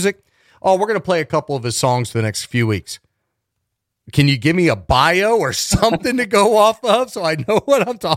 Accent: Cincinnati, Ohio, United States; moved away as an adult; now in Charleston, United States; I'm from Cincinnati, born and raised. I never thought that I would have stayed in West Virginia when I got here in 2006.

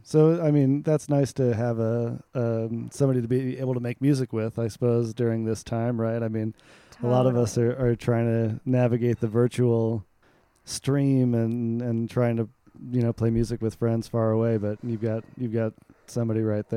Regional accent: Michigan, United States; I grew up in Michigan too

